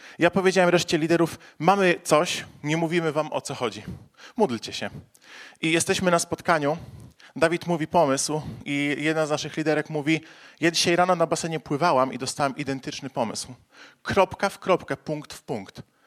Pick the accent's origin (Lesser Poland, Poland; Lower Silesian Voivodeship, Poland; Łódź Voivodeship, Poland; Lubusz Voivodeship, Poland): Lubusz Voivodeship, Poland; Zielona Góra; mam 29 lat, jestem z Zielonej Góry, z Kościoła Bez Ścian od Marka Majewskiego.